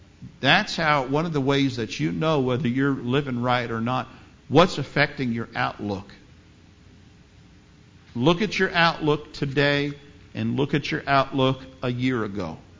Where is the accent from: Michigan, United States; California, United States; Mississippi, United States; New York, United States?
New York, United States; New York City; Now, I grew up in the Bronx, and that's one of the best things that I got out of the Bronx, was the Bronx attitude.